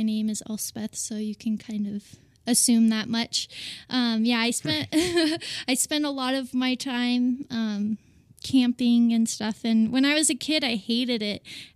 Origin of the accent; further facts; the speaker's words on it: Gardnerville, Nevada, United States; also born or lived in South Lake Tahoe; I was born in South Lake Tahoe, California, and then I split my time between Tahoe and Gardnerville, so I'm definitely a small town gal.